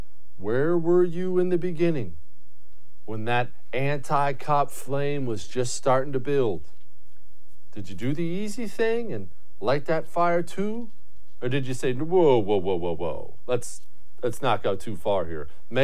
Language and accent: English; Montana, United States; I grew up in Montana and I love New York City.